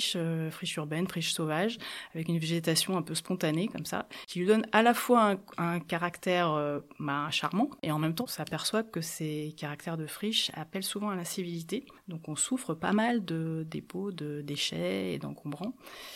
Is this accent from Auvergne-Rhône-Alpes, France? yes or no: yes; Villeurbanne, Auvergne-Rhône-Alpes, France; habitante de Villeurbanne. J'ai grandi à Villeurbanne, j'ai passé une grande partie de ma vie à Villeurbanne, hormis quelques épisodes d'expatriation.